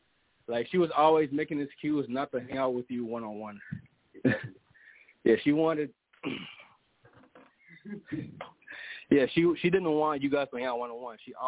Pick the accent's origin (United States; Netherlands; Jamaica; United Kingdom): Jamaica; I'm Jamaican, man. Wagwan.